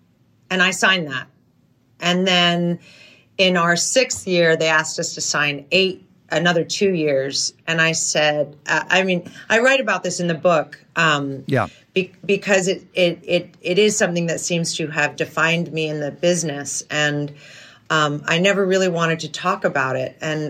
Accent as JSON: {"language": "English", "region": "New Hampshire", "country": "United States", "tie": "born or raised there", "also_born_or_lived": "Europe / New York", "said": "I grew up in Europe and New York and New Hampshire."}